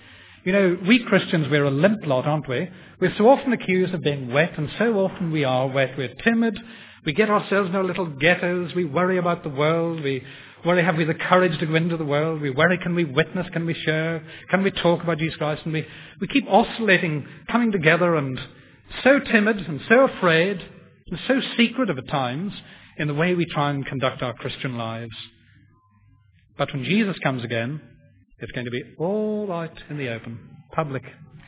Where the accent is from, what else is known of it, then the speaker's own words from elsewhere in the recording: Belfast, Northern Ireland, United Kingdom; There was a cinema in Belfast where I was brought up